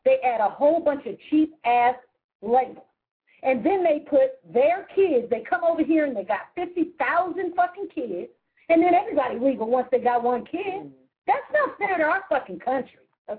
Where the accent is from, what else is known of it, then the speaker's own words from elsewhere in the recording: California, United States; We're from California. I'm from Southern California.